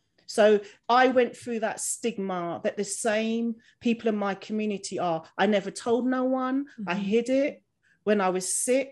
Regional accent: London, United Kingdom; I'm 43, I don't feel a day past 21, but you know, I'm born and bred in London, so our approach is sort of different.

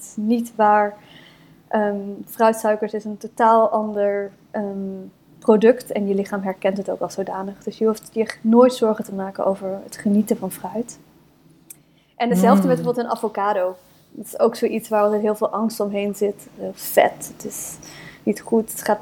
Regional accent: Nuenen, North Brabant, Netherlands; Ik ben opgegroeid in Nuenen. Dat ken je misschien wel.

